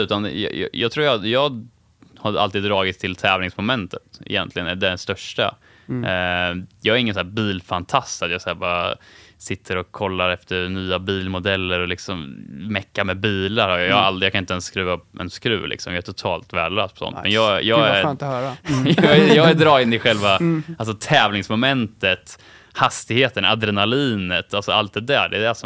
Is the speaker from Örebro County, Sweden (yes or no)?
yes; Kumla, Örebro County, Sweden; Så då hann jag hem och träffa morsan och farsan. De håller faktiskt på, de har precis sålt vårt familjehem där vi har bott i 30 år